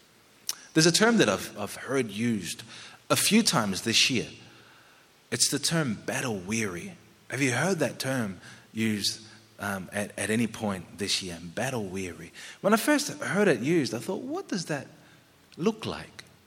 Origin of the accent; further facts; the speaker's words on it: Queensland, Australia; I'm Queenslander